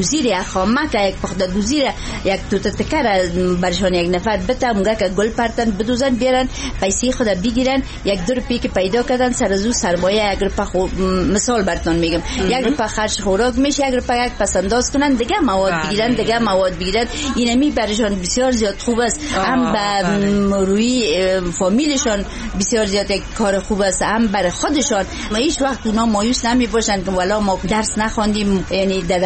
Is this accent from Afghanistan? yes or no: yes; Afghanistan; تولیدات خود ما صنایع دستی خود ما زنای افغان در هر گوشه و کنار که هستن